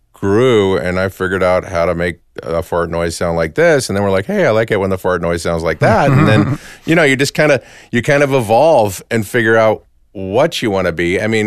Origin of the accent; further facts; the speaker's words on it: Alaska, United States; You know, it didn't matter that I came from Alaska.